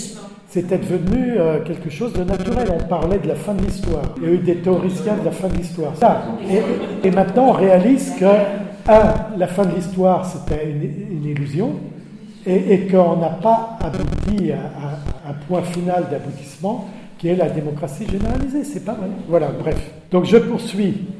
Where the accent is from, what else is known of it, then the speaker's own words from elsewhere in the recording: France; born there; Je suis né là, je suis né en France et je suis pas né au Kenya.